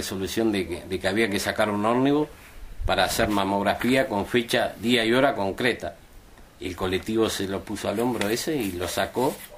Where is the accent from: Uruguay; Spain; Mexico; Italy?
Uruguay; Sauce, Canelones; yo nací, me crié en Sauce, vivo en Sauce.